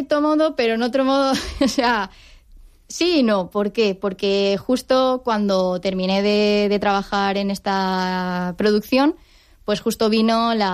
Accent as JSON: {"language": "Spanish", "town": "Paiporta", "region": "Valencian Community", "country": "Spain", "said": "aquí en Valencia, sí, en Paiporta, que soy de Paiporta."}